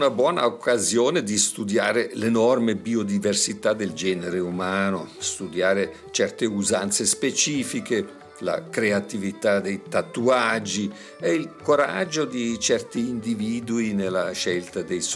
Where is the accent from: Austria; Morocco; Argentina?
Austria; Vienna; Italian is a second language; now in Switzerland; Lui però, come milanese, capiva di rado la mia ironia vienese.